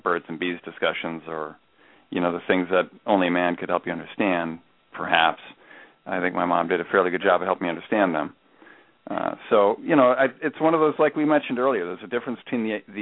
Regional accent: Wisconsin, United States; I was in my earlier days. I was in Wisconsin.

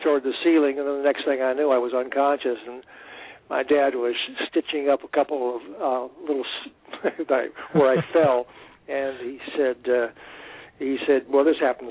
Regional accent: Michigan, United States; moved away as an adult; both in Michigan, where I began by being director of a civic theater in my hometown for 2 years, and I directed and built the sets for 12 shows during those 2 years

